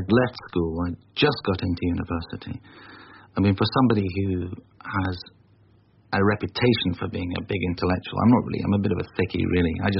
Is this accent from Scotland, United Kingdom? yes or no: yes; Scotland, United Kingdom; it's not that I go around waving tartan scarves or anything like that, but, you know, I'm just very aware of being Scottish.